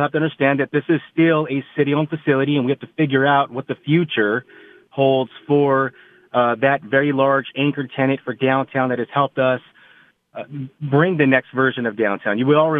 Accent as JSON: {"language": "English", "town": "Phoenix", "region": "Arizona", "country": "United States", "tie": "born or raised there", "said": "I happen to be from Phoenix. I'm born and raised in Phoenix."}